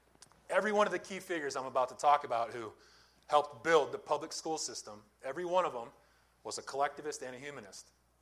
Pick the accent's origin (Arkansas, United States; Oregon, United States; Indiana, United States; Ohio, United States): Indiana, United States; it actually established a commune in Indiana, my home state, called New Harmony.